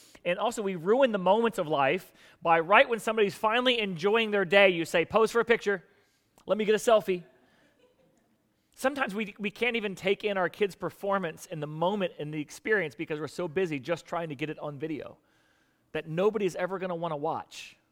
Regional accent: Florida, United States; My church was I grew up in South Florida. Okay, to see anything other than that which looks like South Florida, you have to get out of the state of Florida, which takes us 6 hours.

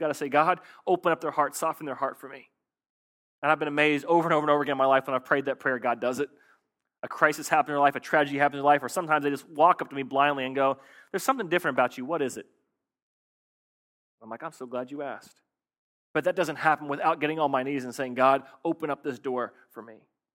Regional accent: Virginia Beach, Virginia, United States; born there; So I was born in Virginia Beach, and lo and behold, I end up here in Virginia Beach to take over a struggling church plant.

